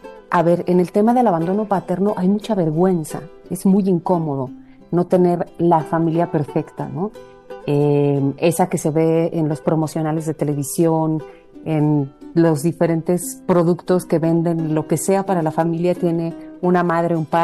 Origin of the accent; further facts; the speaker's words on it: Ecatepec, State of Mexico, Mexico; crecí en el Estado de México, un lugar que se llama Ecatepec, que es el lugar más peligroso del mundo para ser mujer.